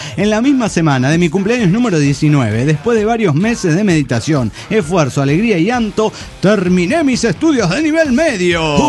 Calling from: León, Guanajuato, Mexico; de León, Guanajuato.

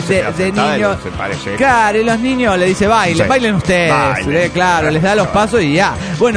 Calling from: Argentina; de Argentina.

